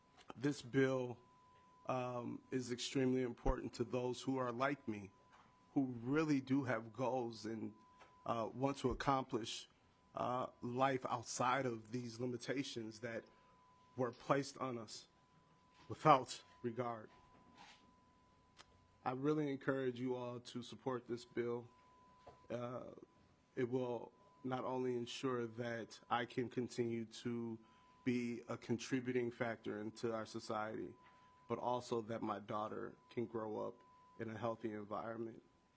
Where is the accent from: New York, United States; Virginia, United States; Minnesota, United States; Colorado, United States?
Minnesota, United States; Minneapolis; I am born and raised in Minneapolis.